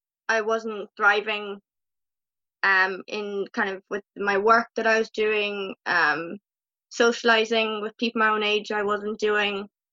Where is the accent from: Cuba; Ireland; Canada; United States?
Ireland; I am from Ireland, in the very rural part of Ireland.